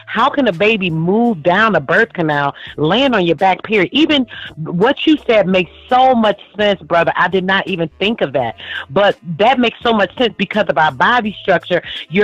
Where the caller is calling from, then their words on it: Rochester, New York, United States; I'm calling from Rochester, New York.